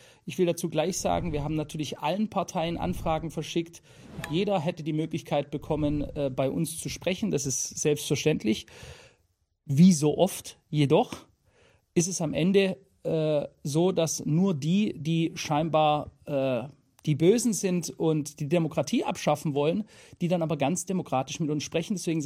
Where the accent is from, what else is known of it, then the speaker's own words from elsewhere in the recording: Stuttgart, Baden-Württemberg, Germany; Wir sind ja heute in meiner alten Heimat Stuttgart auch. Ich bin Schwabe, bin hier aufgewachsen, habe große Teile meiner Jugend hier verbracht